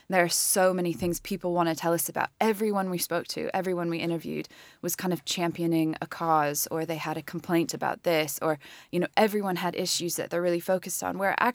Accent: Midwest, United States; I'm from the Midwest, and so I know Detroit fairly well

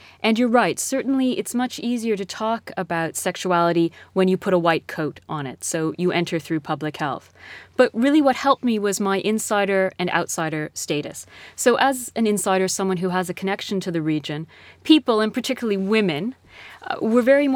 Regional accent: Canada; I grew up in Canada, but my origins are Egyptian. My father is Egyptian. My family is in Egypt. I have an Egyptian passport. I'm Muslim.

